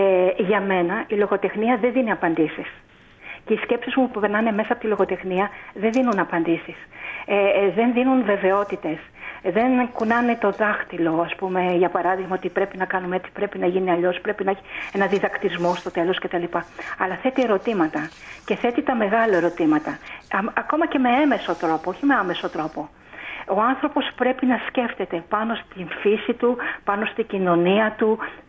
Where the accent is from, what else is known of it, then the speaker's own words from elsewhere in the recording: Hydra, Attica, Greece; Να πω κάτι για το νησί μου το αγαπημένο, την Ίδρα.